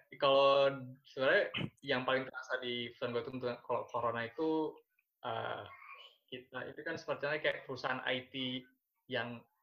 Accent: Banda Aceh, Aceh, Indonesia; aku asal dari Aceh. Dari negeri Serambi Mekah. Enggak lagi Serambi Mekah, Serambi Kopi sekarang. Di ya, Aceh, Banda Acehnya.

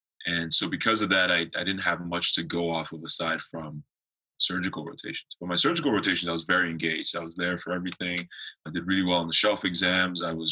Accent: Nigeria; born there; I am a Nigerian-born Canadian citizen.

